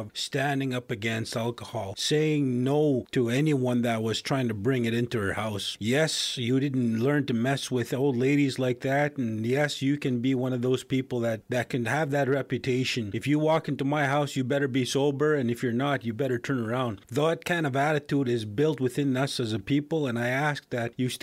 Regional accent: Saskatchewan, Canada; I hail from South End, Saskatchewan. What we call Wapatigochoano, the narrows with the current in the language

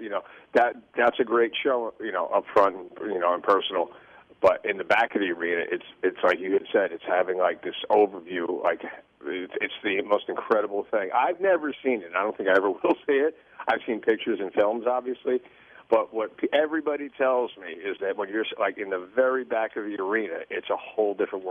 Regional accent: New York, United States; In the early 80s and even the late 70s when I grew up on Long Island.

